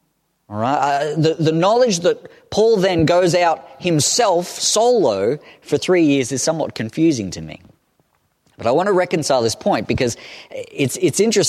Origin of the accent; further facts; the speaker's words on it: Stanthorpe, Queensland, Australia; When I was growing up in Stanthorpe, so a little hick country in sort of the West.